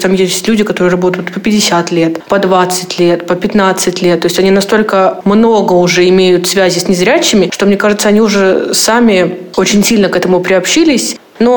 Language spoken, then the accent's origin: Russian; Rostov Oblast, Russia; now in Moscow, Russia; Родилась я в Ростовской области, потом училась в Новочеркасске в школе-интернате, затем училась в высшем учебном заведении города Ставрополя, и вот сейчас обучаюсь в Москве.